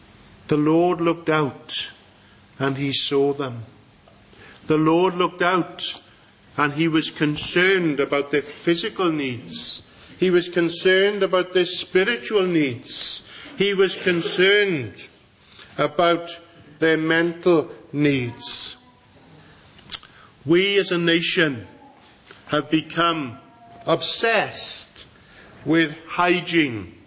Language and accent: English; Pembroke, Wales, United Kingdom; We've been in Pembroke. I only managed to get down on Friday. But being my hometown, and it being the end of May